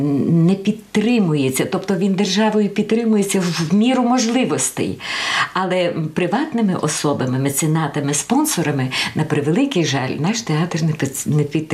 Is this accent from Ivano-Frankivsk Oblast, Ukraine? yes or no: yes; Rohatyn, Ivano-Frankivsk Oblast, Ukraine; also born or lived in Bilshivtsi; Я родом з Рогатина. Тобто я народилась в Більшівцях, але Рогатин я дуже люблю.